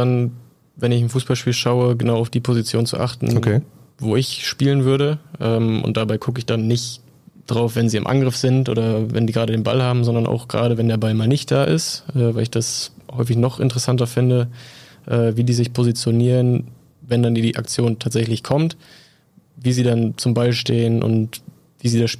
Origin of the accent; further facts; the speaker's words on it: Wildeshausen, Lower Saxony, Germany; Ja, also ich bin in Wildeshausen geboren und aufgewachsen.